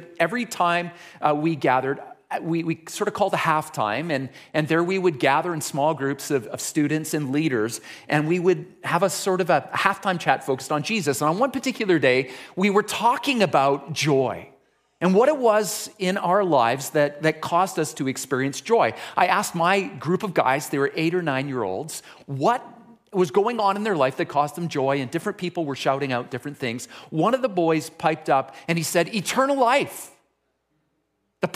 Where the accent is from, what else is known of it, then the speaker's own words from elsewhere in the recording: Surrey, British Columbia, Canada; I grew up in Surrey, at Surrey Alliance.